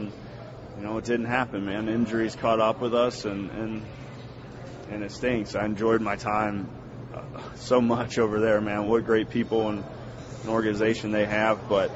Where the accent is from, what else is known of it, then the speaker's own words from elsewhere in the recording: Cincinnati, Ohio, United States; I grew up in Cincinnati. They're 4 hours south, and it's a pretty quick trip from Cincinnati up to Cleveland